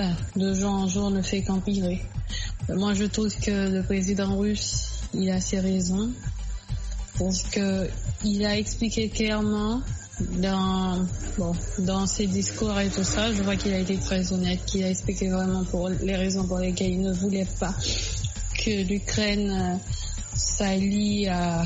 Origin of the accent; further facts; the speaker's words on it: Haiti; moved away; je suis haïtienne et la situation dans laquelle se trouve mon pays m'a poussée à voyager vers l'étranger